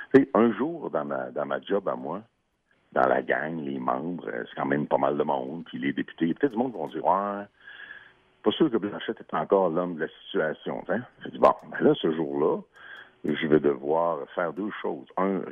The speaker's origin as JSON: {"language": "French", "region": "Quebec", "country": "Canada", "said": "On est passé de Canadiens français, dont les plus gros jobs, c'était d'être notaire, avocat, médecin ou curé. Hein. Ouais. Puis on est devenu une nation pleinement affirmée."}